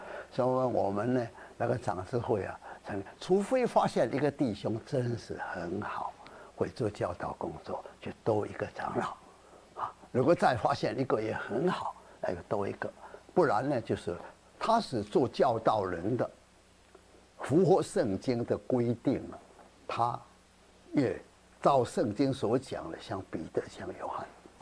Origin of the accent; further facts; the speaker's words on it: Guangdong, China; 如果我们广东人说扎经